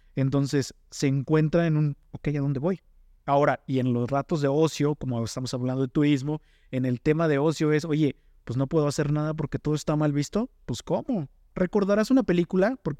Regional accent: Mexico; en las que nosotros como mexicanos, nos hemos encontrado siempre con un cállate

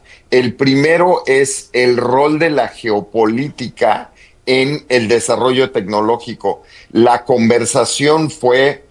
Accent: Mexico; Para mí, digo, como mexicano, había poca representación de mexicanos.

